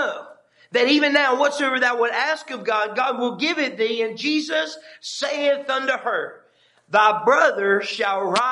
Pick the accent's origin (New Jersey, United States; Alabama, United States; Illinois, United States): Alabama, United States; Now I'm from South Alabama.